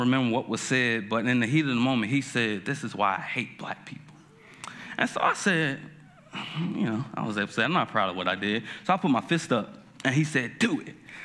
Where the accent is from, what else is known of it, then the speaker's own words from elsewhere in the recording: New Jersey, United States; It was also the year, I'm from Jersey, it was the year I took my first trip to Tennessee.